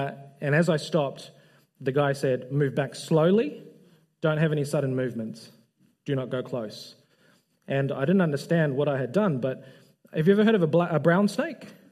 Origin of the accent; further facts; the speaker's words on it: New Zealand; now in Australia; And being a Kiwi, obviously coming over from New Zealand to Australia